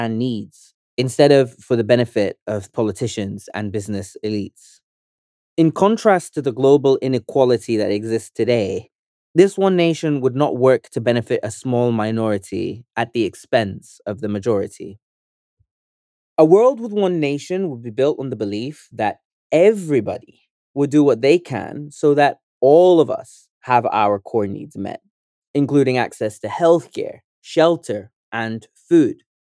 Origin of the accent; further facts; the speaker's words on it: United Kingdom; born there; When asked where I'm from, I usually say I'm Sudanese, but I was born in Britain. Right now, I live in St. Albans, a nice and quaint cathedral city that isn't too far away from London.